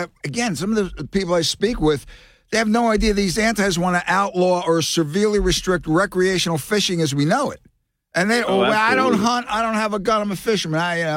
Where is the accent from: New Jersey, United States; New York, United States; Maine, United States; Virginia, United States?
New Jersey, United States; so way back when, you know, I was from North Jersey, worked in Ocean City, did a lot of commuting, lived down there in Rio Grande and North Cape May and Ocean City and Summers.